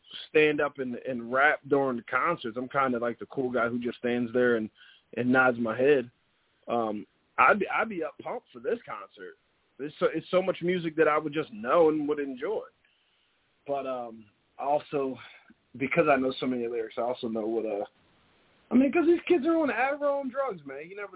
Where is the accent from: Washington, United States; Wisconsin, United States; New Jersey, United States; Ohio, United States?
New Jersey, United States; I'm from the Philadelphia greater region. I'm from South Jersey.